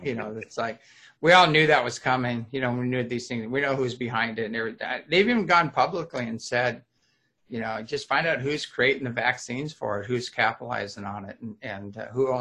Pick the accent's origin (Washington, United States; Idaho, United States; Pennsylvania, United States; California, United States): California, United States; Apple Valley; we were raised in Apple Valley, California's kids